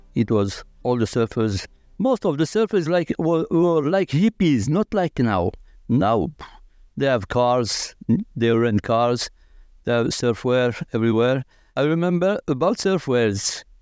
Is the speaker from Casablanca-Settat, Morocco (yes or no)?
no; Agadir, Souss-Massa, Morocco; English is a second language; I'm from Agadir. Me and my brothers, we are first surfers. We began in 78 exactly.